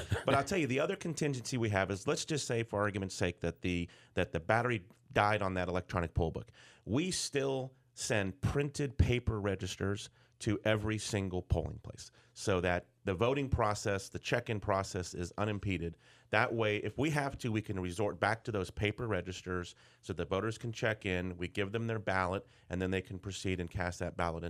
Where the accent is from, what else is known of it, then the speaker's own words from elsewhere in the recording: Tampa, Florida, United States; And I grew up in Tampa. I'm originally from Tampa. Spent lots of time in the Hillsborough, Pinellas area.